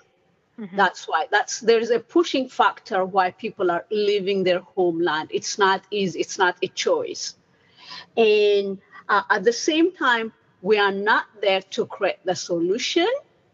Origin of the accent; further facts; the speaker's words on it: Ethiopia; moved away; You know, originally I'm from Ethiopia. I know what it means to be to leave your homeland, not by choice, but by force.